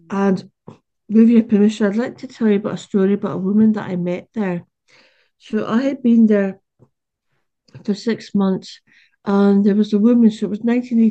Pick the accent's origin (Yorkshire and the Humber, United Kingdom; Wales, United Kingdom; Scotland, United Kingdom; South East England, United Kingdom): Scotland, United Kingdom; Stonehaven; I'm from Stonehaven, south of Aberdeen.